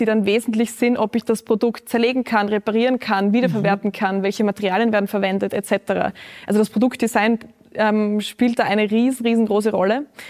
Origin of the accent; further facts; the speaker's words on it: Styria, Austria; Ich hätte mir als kleines Mädchen in der Steiermark nie gedacht, dass ich jemals in einem Fernsehpodium sitzen darf.